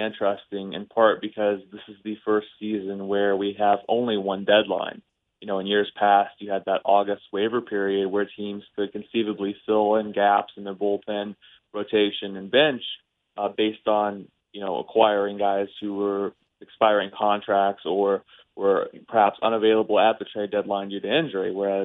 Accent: Florida, United States; I mean, I was born and raised in Florida, so it's supposed to be hot year-round as far as I'm concerned.

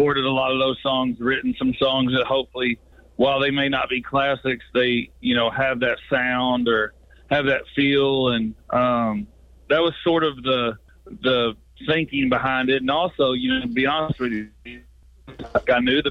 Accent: Missouri, United States; And the reason why that's funny is I grew up in Southeast Missouri.

